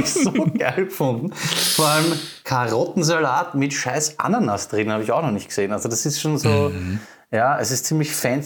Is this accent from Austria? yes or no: yes; Vienna, Austria; ich war als Kind im Fußballverein, da ist das ganz andere Extrem. Das ist halt Vollproletenpartie in Floridsdorf gewesen mit Omas, die reinschimpfen